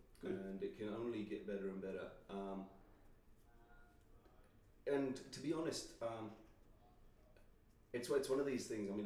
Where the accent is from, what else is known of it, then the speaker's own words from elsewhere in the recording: India; But am I an Indian? Well, absolutely, I'm an Indian actor, because I am Indian.